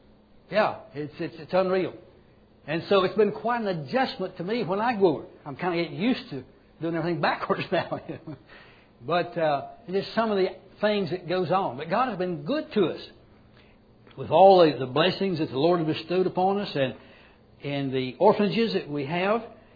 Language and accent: English; United States; I'm American.